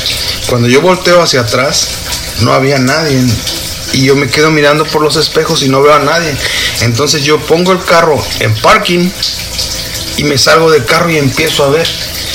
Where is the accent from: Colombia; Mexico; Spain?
Mexico; Le digo: yo soy de México.